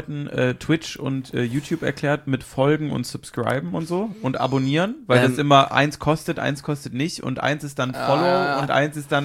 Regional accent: Mönchengladbach, North Rhine-Westphalia, Germany; Ich bin ja aus Mönchengladbach und das Einzige, was ich hatte so als Jugendlicher, war halt Fußball. Viel mehr passiert in Mönchengladbach nicht.

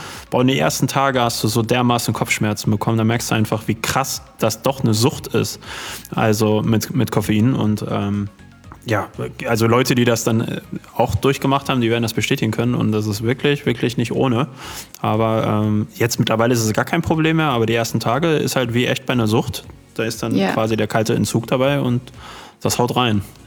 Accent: Dortmund, North Rhine-Westphalia, Germany; wir kommen ja aus Dortmund

